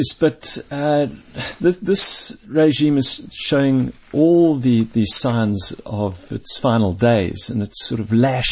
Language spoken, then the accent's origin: English; Zimbabwe; born there; I was born in Zimbabwe. My father was Scottish. My maternal roots go deep to 1820. But I'm a first-generation Zimbabwean